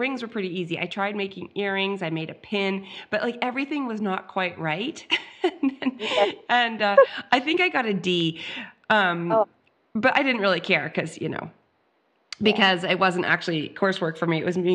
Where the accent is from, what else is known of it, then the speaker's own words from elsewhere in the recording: Canada; So I'm very Canadian.